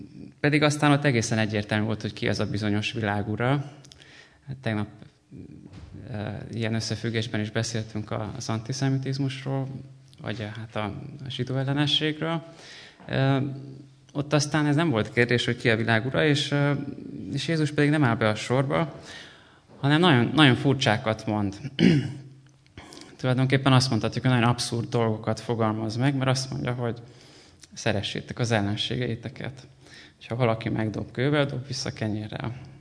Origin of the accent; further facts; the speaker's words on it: Pécs, Baranya, Hungary; now in Budapest, Hungary; Pécsi vagyok, de most már Budapesten élek a feleségemmel. Most már második éve, hogy Budapesten lakom. Azóta, hogy teológiára járok. Pécset a töri szakot végeztem